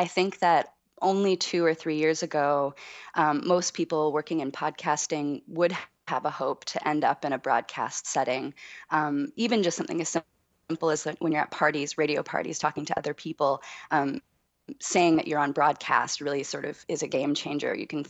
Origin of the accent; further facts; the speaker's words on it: Canada; I'm from Canada